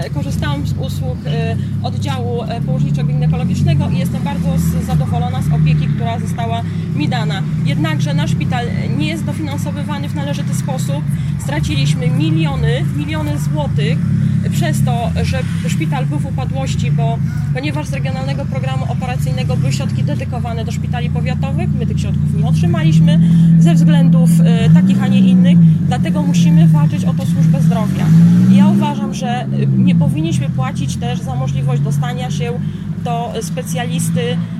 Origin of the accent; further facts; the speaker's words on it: Rakówka, Lublin Voivodeship, Poland; Jestem rdzenną mieszkanką naszego powiatu, pochodzę z miejscowości Rakówka, w tej chwili mieszkam w Porchowie II